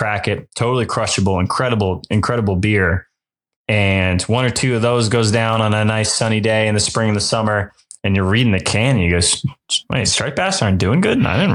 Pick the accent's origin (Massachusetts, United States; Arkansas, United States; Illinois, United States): Massachusetts, United States; When people ask where I'm from, I normally say I'm from Massachusetts, but I was raised by Maine.